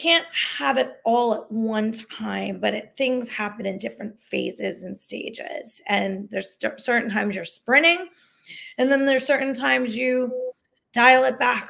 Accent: Philadelphia, Pennsylvania, United States; not because we're from Philly, but that whole Rocky vibe

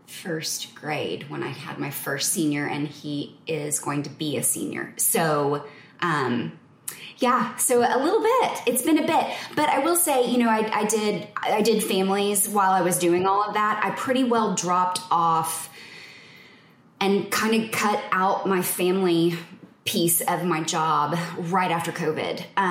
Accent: Fort Worth, Texas, United States; I am born and raised in Fort Worth, Texas, and started my photography journey a lot like other photographers did

